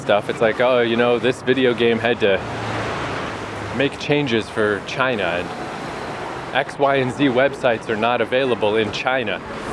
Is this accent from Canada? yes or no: yes; Canada; They don't care that I'm from Canada.